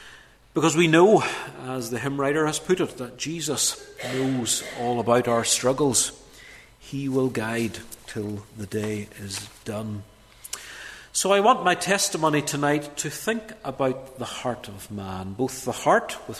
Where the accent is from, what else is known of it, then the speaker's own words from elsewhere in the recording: Dromara, Northern Ireland, United Kingdom; And I grew up in Dromara. And I grew up, as I say, the second son of a farmer and his wife … Born in 1965, that makes me 50